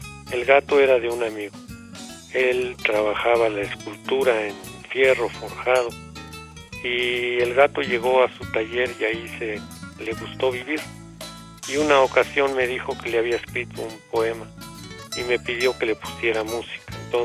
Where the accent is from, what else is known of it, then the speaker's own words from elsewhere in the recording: Mexico City, Mexico; moved away as an adult; Sí, soy chilango, efectivamente. Nací en la Ciudad de México.